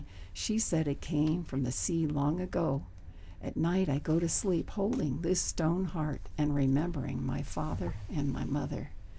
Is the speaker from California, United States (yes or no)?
yes; Hollywood, California, United States; born there; I was born in Hollywood.